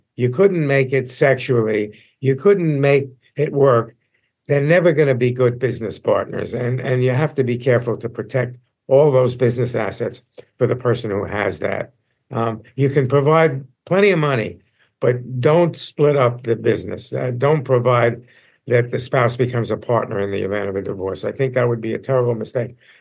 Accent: New York City, New York, United States; You know, when I was a kid, growing up in Coney Island in New York, if somebody had $100,000, they had a lot of money.

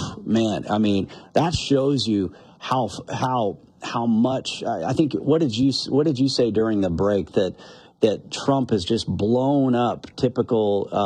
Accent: Glasgow, Montana, United States; We started at Eugene's Pizza in Glasgow, my hometown, back in, what was it, March?

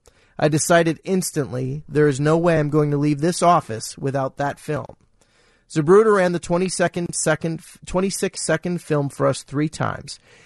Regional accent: Pekin, Illinois, United States; I was from Central Illinois, and a surefire subject of interest to anyone from that state was high school basketball. I had been sports editor of my hometown newspaper, the Pekin Daily Times

